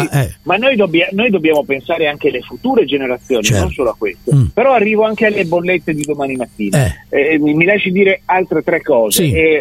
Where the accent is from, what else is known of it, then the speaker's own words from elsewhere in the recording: Trieste, Friuli-Venezia Giulia, Italy; Io sono di Trieste, a 80 chilometri